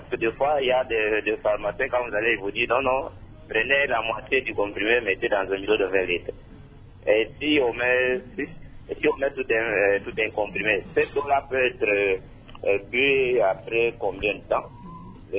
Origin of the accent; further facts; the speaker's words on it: Kananga, Kasaï-Central, DR Congo; Parce que ici, chez nous, à Kananga, il y a des gens, même à Kinshasa